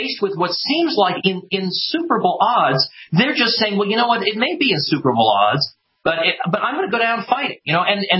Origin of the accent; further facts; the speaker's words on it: Massachusetts, United States; Now, unfortunately, my old state of Massachusetts, which I'm sorry, I apologize, I'm from Massachusetts